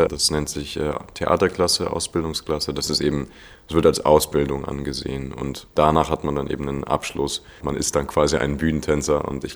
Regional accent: Hamburg, Germany; Ich komme ja aus Hamburg

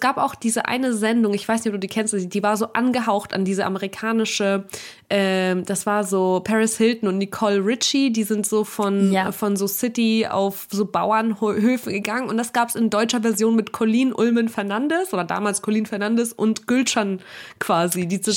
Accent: Saint Petersburg, Russia; ich mache auch rhythmische Sportgymnastik, ich komme auch aus St. Petersburg.

